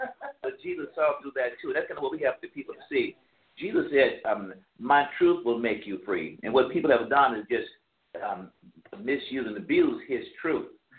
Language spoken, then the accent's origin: English; Mobile, Alabama, United States; And sometime down south again, and I'm from down south. I'm from Alabama, Mobile, and Mississippi, in that area.